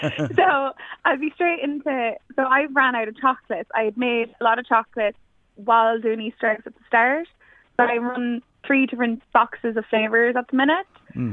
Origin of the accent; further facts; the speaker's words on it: Carrickmacross, Ulster, Ireland; I have a little nod to Carrickmacross, my hometown. It actually has a little map of Ireland